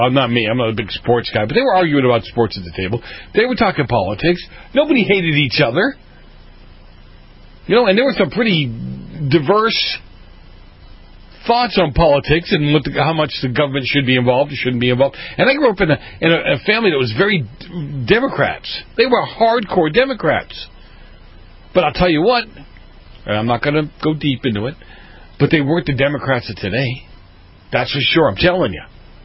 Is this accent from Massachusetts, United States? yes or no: yes; Massachusetts, United States; And I grew up in Massachusetts.